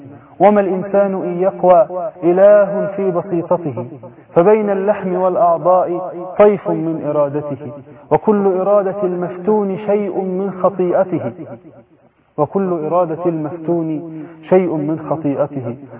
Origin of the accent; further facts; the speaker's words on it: Mutubas, Kafr El Sheikh Governorate, Egypt; انا من كفر الشيخ اصلا، من بلد اسمها مطوبس